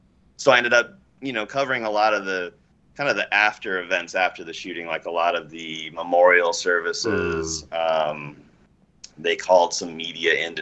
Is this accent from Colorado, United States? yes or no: yes; Colorado, United States; now in Illinois, United States; You know, I grew up in Colorado, and now they live in Crystal Lake, Illinois, which is kind of right near me.